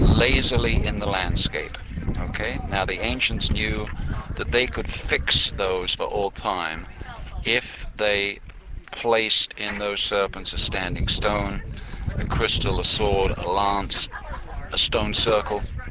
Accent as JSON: {"language": "English", "region": "England", "country": "United Kingdom", "tie": "born or raised there", "also_born_or_lived": "United States", "moved": "yes", "said": "I lived in the United States for almost 30 years. But I was born in England and raised in England, and I came back about 4 years ago."}